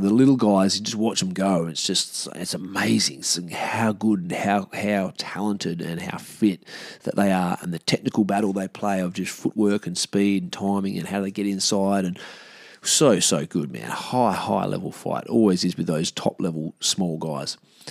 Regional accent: Australia; dominant victory by the best featherweight of all time, who's an Australian guy, which is pretty cool as an Australian.

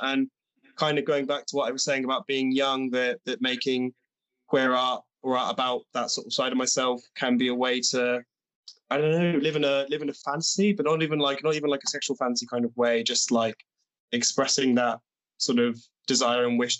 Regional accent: Bristol, South West England, United Kingdom; now in Leipzig, Germany; I live in Leipzig, Germany, but I'm originally from Bristol

